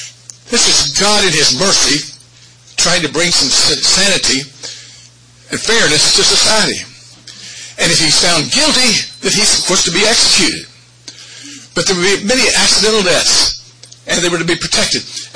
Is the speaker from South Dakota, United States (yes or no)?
no; Indianapolis, Indiana, United States; And I'm from Indianapolis. I spent 30 years there. Have grandkids there now, so forth.